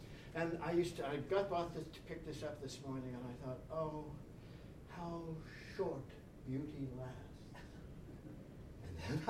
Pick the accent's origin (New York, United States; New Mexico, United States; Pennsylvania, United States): Pennsylvania, United States; I grew up with these in Pennsylvania